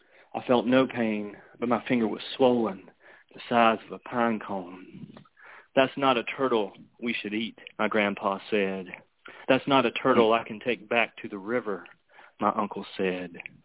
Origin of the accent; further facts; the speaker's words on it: North Carolina, United States; Like I said, I'm from Western North Carolina. I grew up in the foothills of the mountains.